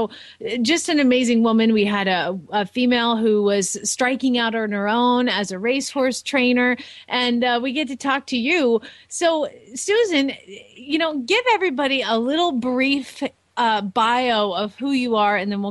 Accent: Phoenix, Arizona, United States; from Phoenix, Arizona

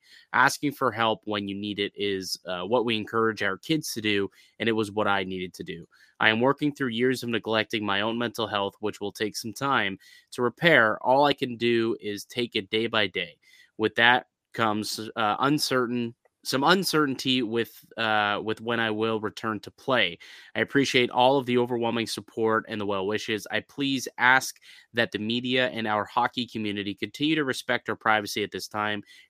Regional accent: Niagara Falls, New York, United States; I personally, growing up in Niagara Falls, like I know a handful of people who grew up as Sabres season ticket holders

